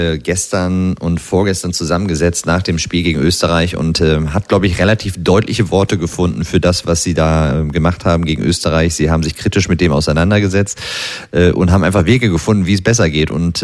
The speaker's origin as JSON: {"language": "German", "town": "Bielefeld", "region": "North Rhine-Westphalia", "country": "Germany", "said": "Ich komme aus Bielefeld, bin im Studium immer geflüchtet vor Karneval"}